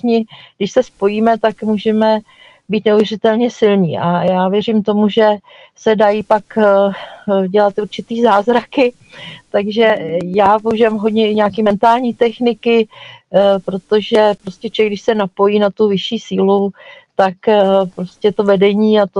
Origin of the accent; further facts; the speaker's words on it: Bojov, Central Bohemian Region, Czechia; já jsem z Bojova, což je taková malá vesnice u Mníšku pod Brdy, takže Středočeský kraj, Praha Západ.